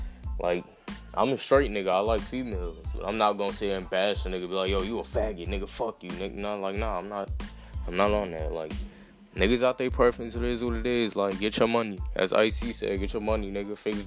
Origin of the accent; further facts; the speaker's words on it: Dallas, Georgia, United States; I'm from Dallas, Georgia.